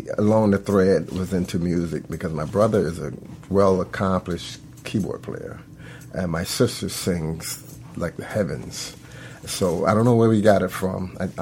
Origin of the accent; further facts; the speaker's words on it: St. Petersburg, Florida, United States; Oh, yeah. I was born and raised in St. Pete.